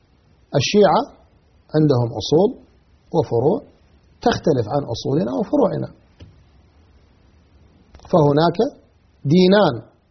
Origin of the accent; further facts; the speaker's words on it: Iraq; فأنا الآن كعراقي أتكلم، أنا عندي مشكلة كبيرة في البلد